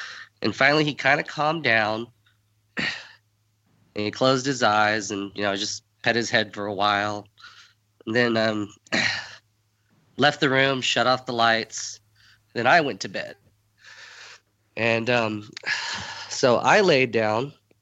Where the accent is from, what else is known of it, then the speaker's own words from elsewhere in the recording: Gilbert, Arizona, United States; I'm from Gilbert, Arizona, which is just outside of Phoenix.